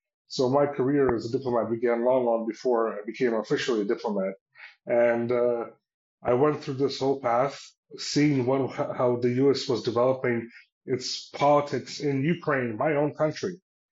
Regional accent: Canada; I grew up in the West. I grew up in Canada since I was 5 years old. I went to university in the United States

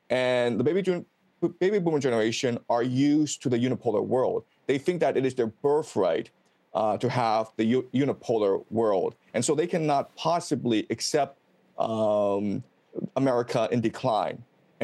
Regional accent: Canada; as a Canadian who follows Canadian politics

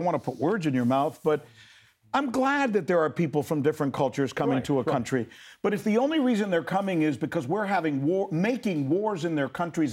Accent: United States; You're an American, I'm an American.

